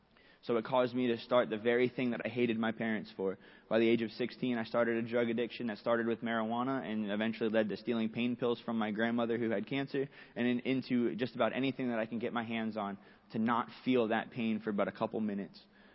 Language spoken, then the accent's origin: English; Florida, United States; I'm 26 years old. I grew up, I was raised in Pinellas County.